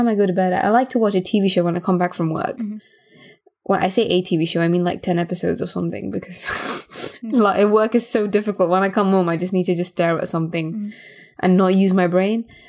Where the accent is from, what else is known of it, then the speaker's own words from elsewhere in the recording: Gibraltar; when I was a kid and we were raised in Europe, in Gibraltar, my parents came from India.